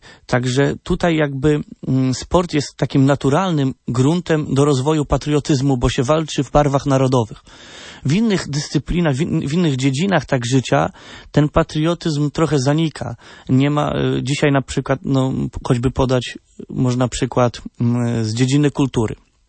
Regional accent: Chełmża, Kuyavian-Pomeranian Voivodeship, Poland; A no, jestem z Chełmży, no.

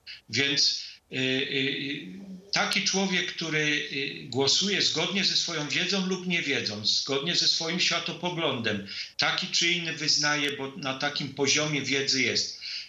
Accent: Kalisz, Greater Poland Voivodeship, Poland; Pochodzę z Kalisza.

